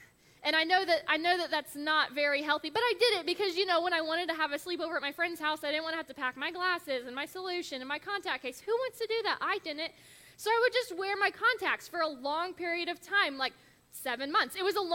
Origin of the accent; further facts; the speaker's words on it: Findlay, Ohio, United States; also born or lived in Atlanta; But we are both from Ohio, Northwest Ohio. I'm from the Findlay area, and … is from Van Wert.